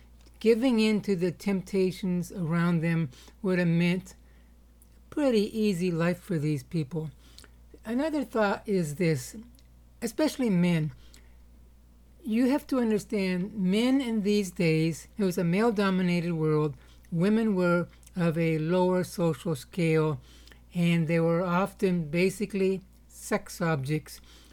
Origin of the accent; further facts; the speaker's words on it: Canada; I was not a citizen. I was a resident alien because my citizenship was in Canada. As a Canadian, in a biblical sense, I am a resident alien in Canada. My real citizenship is in the kingdom of God.